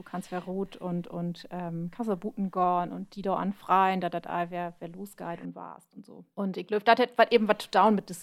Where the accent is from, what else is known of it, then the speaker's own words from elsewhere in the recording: Lower Saxony, Germany; So, also ich kenne bloß, was mein Heimat aus Friesland, kenne ich ja den Maibaum.